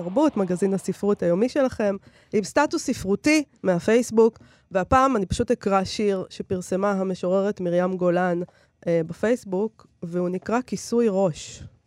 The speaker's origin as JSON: {"language": "Hebrew", "town": "Herzliya", "region": "Tel Aviv District", "country": "Israel", "tie": "born or raised there", "said": "גם אתם קראתם לזה מכות שהייתם ילדים? או רק אצלנו בהרצליה קראו לזה מכות?"}